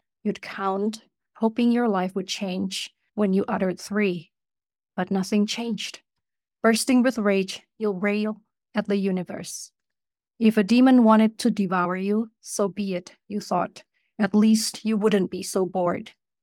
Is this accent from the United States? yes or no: no; Indonesia; I grew up in Indonesia, then I received a scholarship to study in the US. I was a PhD student in New York.